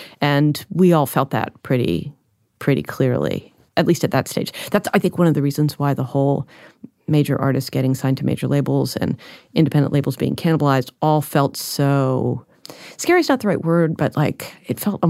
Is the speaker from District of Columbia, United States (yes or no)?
yes; Washington, District of Columbia, United States; you know, I grew up in Washington, D.C., and I was an activist, and there was a really strong political punk scene in D.C.